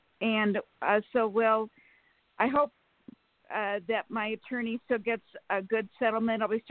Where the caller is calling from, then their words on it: Sacramento, California, United States; from Sacramento, California.